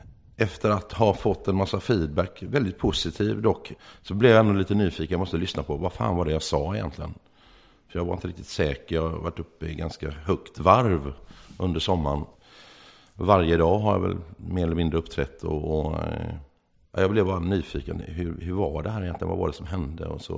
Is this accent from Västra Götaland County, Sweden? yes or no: yes; Askim, Västra Götaland County, Sweden; also born or lived in Uppsala / Söderhamn / Västerås / Borås; Jag började i Uppsala, hoppade till Söderhamn, Västerås, Borås. Slutligen i Askhem, eller Askim, utanför Göteborg, där jag har vuxit upp vid Askims Badet nedanför Göteborg. Ja, en badort.